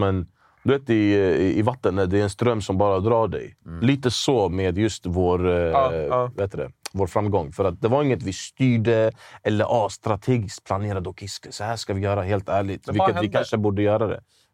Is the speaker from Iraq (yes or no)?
yes; Iraq; now in Sweden; Bro, min familj, vi kom från Irak. Från krig. Så det första min farsa gjorde när han kom till Sverige, det var att börja jobba som svetsare.